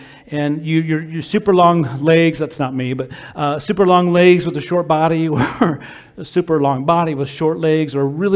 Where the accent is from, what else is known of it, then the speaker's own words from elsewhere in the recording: Utah, United States; Growing up in Utah, we had an amusement park called Lagoon.